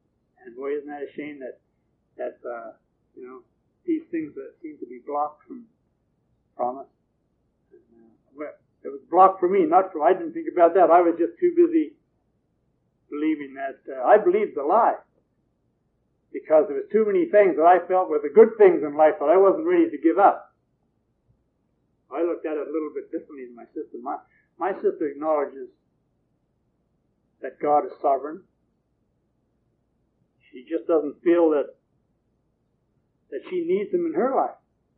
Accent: New Zealand; now in Canada; when I came from New Zealand, and I spent the required number of years here, and I fulfilled all the other requirements that the country needed from me, then I became a Canadian citizen.

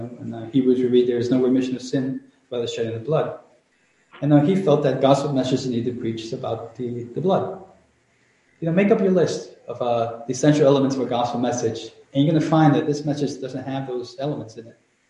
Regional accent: Chile; English is a second language; Some years ago, I was in Chile, my home country.

